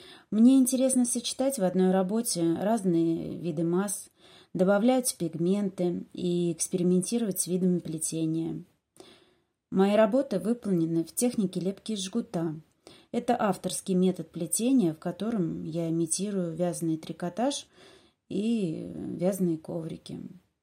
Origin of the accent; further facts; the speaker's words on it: Kriusha, Saratov Oblast, Russia; о том, откуда я родом. Село Криуша, Саратовская об